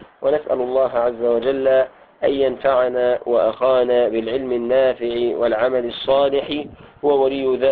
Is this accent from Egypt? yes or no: yes; Egypt